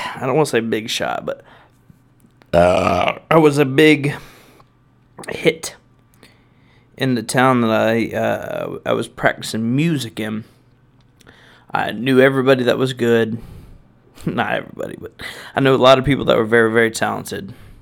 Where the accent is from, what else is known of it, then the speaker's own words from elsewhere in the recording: the South, United States; And second of all, I'm from the South, motherfucker.